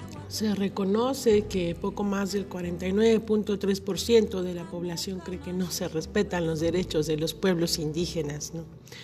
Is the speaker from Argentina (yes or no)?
no; Mexico; porque también somos mexicanos, somos parte de... ¿no?